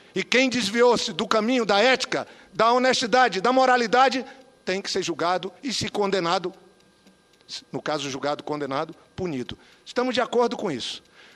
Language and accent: Portuguese; Acre, Brazil; E digo mais, eu sou do estado do Acre